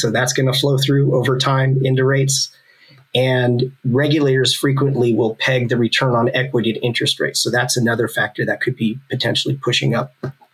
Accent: California, United States; So I'm from California, and I've done a lot of work in this jurisdiction and spent a good chunk of my career in California.

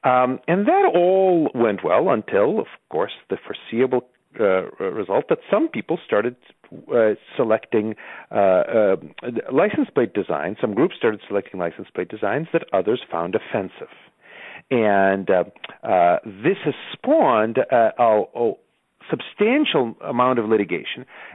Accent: Los Angeles, California, United States; So when I was growing up in Los Angeles, we had one kind of license plate, the old blue background with the yellow letters, said California, and then your tag number.

